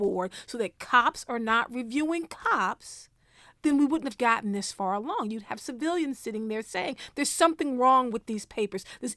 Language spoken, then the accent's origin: English; United States; Unfortunately, living in America and growing up in America, we've been socialized under this cloud of race.